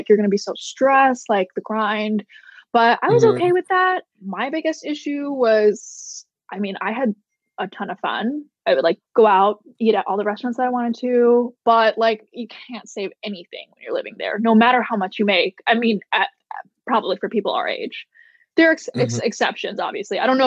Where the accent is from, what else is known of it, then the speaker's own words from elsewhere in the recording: Midwest, United States; Growing up in the Midwest, like we are not used to living in 400 square feet.